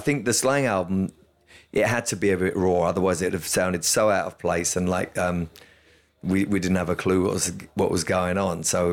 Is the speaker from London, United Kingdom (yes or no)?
yes; London, United Kingdom; I'm from London, don't forget, as well.